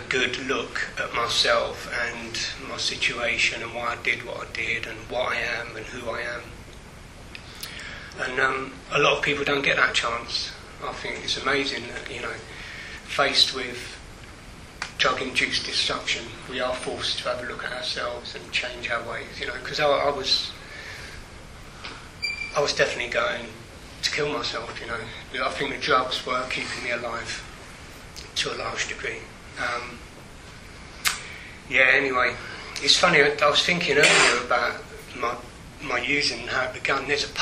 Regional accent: Islington, London, United Kingdom; I'm from Islington, and I'm one of seven

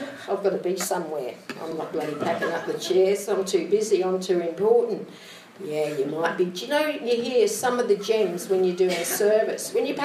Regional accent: Australia; now in London, United Kingdom; I lived in Hackney, downtown Hackney. It's the only place to live in London, I tell you. It's beautiful. I got housed there when I came over through crisis, when I came from Australia.

